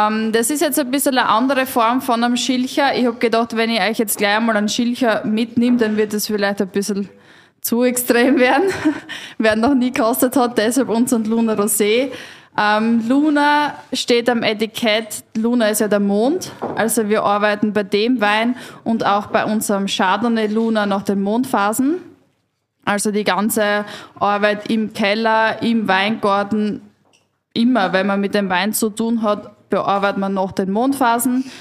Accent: Styria, Austria; Also ich komme aus der Weststeiermark.

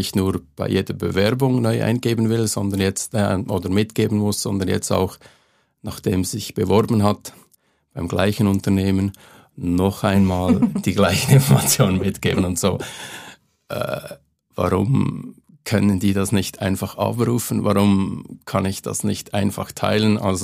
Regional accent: Grenchen, Solothurn, Switzerland; Wir hatten bei uns in Grenchen, wo ich aufgewachsen bin, Entlassungen innerhalb kürzer Zeit

